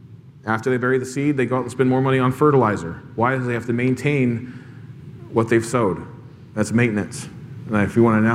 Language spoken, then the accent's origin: English; California, United States; I grew up in Southern California.